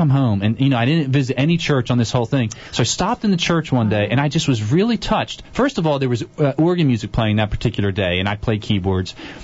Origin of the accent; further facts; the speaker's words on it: Norristown, Pennsylvania, United States; where I grew up in Norristown, you could walk three or four blocks, there's the next church.